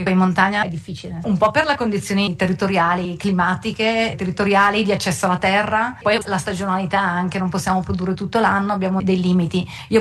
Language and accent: Italian; Ospitaletto, Lombardy, Italy; non sono originaria di qua, sono bresciana, sono di Ospitaletto. Ho vissuto per tantissimi anni all'estero